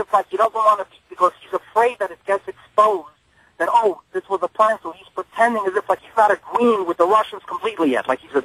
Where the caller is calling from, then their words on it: New York, United States; Good evening, Michael. I'm calling from New York.